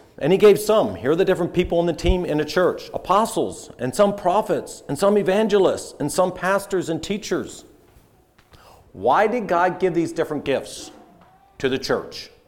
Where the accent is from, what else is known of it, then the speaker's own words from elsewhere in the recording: Pennsylvania, United States; I'm from Berks County. Not Lebanon County. Not Lancaster County. Berks County. For those who live in Berks, that matters, right?